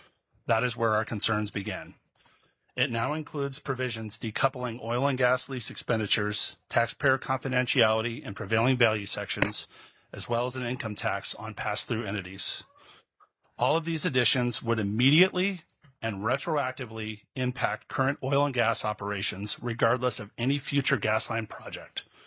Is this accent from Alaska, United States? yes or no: yes; Anchorage, Alaska, United States; I grew up in Anchorage, living in Vice Chairman Wilikowski's district and graduating from Bartlett High School.